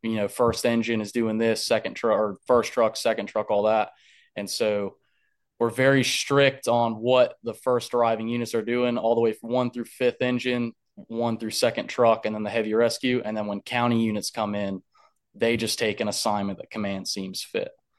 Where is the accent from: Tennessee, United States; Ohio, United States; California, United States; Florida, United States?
Florida, United States; also born or lived in Concord, North Carolina; Well, I was born in Concord, moved to Florida with my parents, but when I was a baby, and I had grandparents still living up here. And so they took me back in when I was about 16